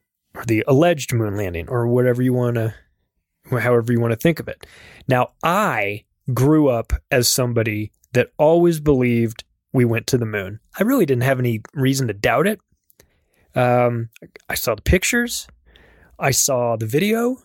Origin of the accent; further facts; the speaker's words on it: United States; I'm not a big rah-rah America guy, but I am an American.